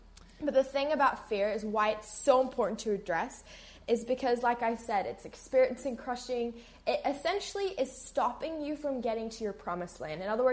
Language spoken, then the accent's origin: English; New Zealand; I'm from New Zealand